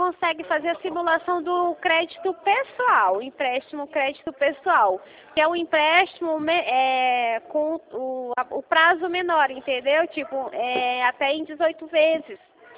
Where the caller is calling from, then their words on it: Rio Claro, São Paulo, Brazil; Eu falo aqui de Rio Claro, São Paulo.